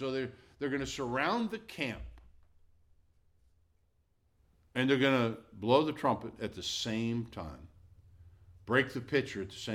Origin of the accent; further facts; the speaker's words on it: Milwaukee, Wisconsin, United States; And my team, of course, is the Brewers since I'm from Milwaukee.